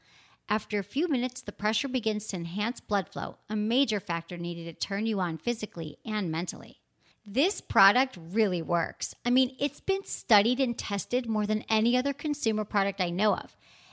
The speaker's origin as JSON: {"language": "English", "country": "Australia", "said": "And I'm from Australia."}